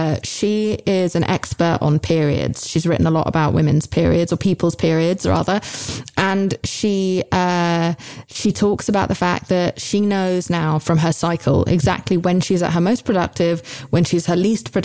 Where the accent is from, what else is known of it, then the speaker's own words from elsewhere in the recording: United Kingdom; the old me, especially because I'm British, would have just been like, oh, well, best not to just, you know, say anything.